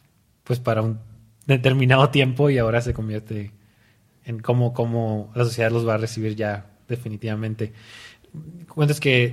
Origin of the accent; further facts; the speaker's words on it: Mexico; now in United States; soy mexicano.